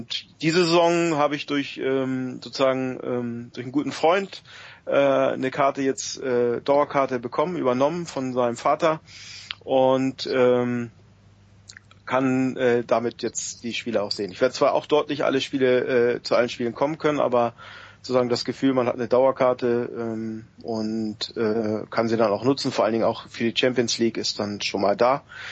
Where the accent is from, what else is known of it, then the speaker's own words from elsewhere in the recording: Dithmarschen, Schleswig-Holstein, Germany; bin also geboren in Schleswig-Dithmarschen, dort auch aufgewachsen, also im fettesten HSV-Einzugsgebiet.